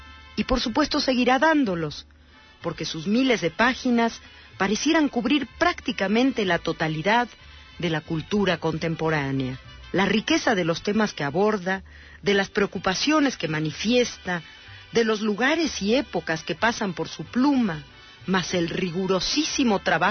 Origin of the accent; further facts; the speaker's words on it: Mexico City, Mexico; Nací y vivo en México DF.